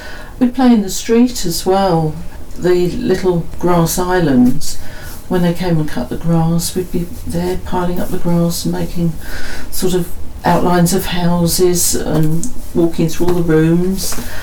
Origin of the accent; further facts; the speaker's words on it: St Albans, East of England, United Kingdom; I was born in St Albans, at St Olive's Nursing Home, which then stood in Grosvenor Road, but no longer there. And born and brought up then in Tavistock Avenue at number 12